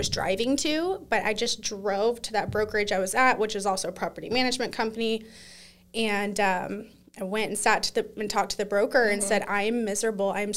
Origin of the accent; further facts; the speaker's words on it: Arlington, Texas, United States; Well, I was born and raised in Arlington, Texas.